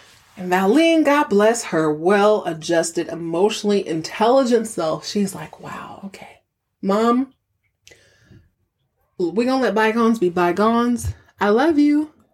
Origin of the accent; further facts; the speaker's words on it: the South, United States; I was raised in the South too.